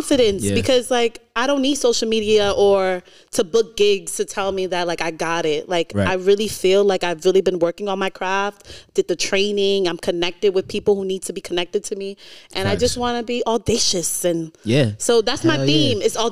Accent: Harlem, New York, United States; From Harlem. Emphasis on the H. I'm from Harlem.

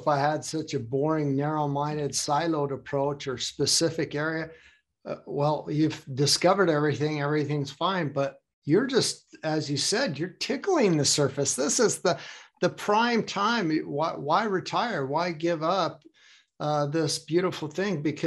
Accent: United States; now in Hamburg, Germany; I live in Hamburg, Germany right now, but I'm from America

